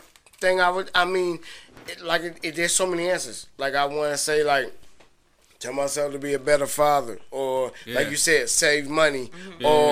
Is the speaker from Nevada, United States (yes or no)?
yes; Las Vegas, Nevada, United States; born there; I was born in Vegas.